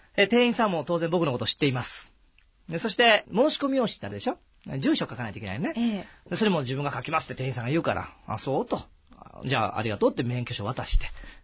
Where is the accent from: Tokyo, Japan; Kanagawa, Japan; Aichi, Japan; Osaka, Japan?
Osaka, Japan; 僕大阪生まれの大阪育ちなんですけども、今すっかり東京弁になっちゃってますけどね。